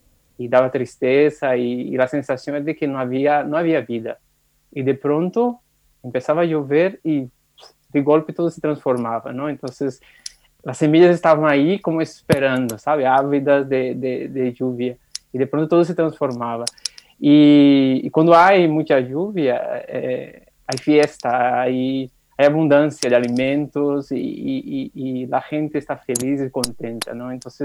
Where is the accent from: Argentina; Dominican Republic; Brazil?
Brazil; Northeast Brazil; Spanish is a second language; tenemos también una región que es casi desértica, digamos, ¿no? Es semiárido, que es de donde vengo, y se llama en portugués sertão